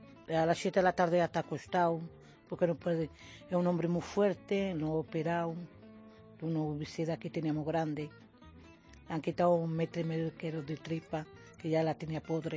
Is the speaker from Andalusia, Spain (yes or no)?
no; Gijón, Asturias, Spain; Mi marido es de Oviedo, yo soy de Gijón.